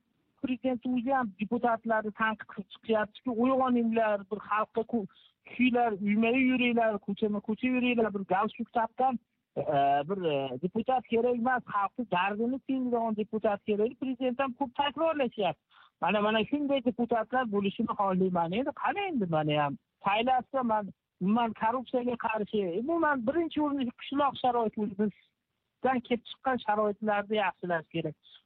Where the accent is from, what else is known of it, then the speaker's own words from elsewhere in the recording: Rishton, Fergana Region, Uzbekistan; o'zimni qishlog'im endi Rishton tumani deydi